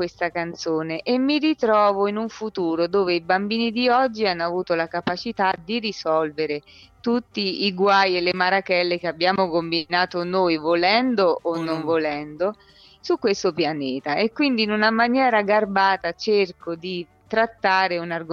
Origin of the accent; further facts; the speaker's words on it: Rome, Lazio, Italy; qui fa molto, molto caldo, io sono di Roma.